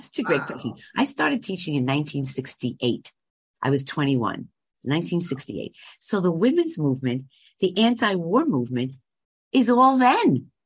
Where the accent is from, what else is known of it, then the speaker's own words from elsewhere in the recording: Bronx, New York, United States; I'm from 174th Street and off the concourse and Walton Avenue.